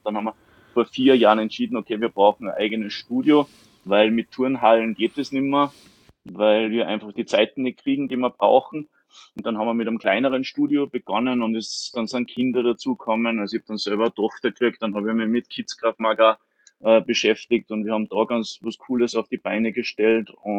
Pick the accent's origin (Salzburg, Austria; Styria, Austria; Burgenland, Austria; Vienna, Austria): Salzburg, Austria; Ich bin aus Salzburg. Ich habe eine Krav Maga Schule in Salzburg.